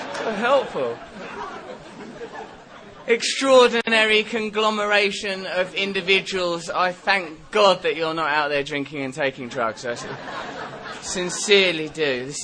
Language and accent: English; England, United Kingdom; I'm from England, conservative England.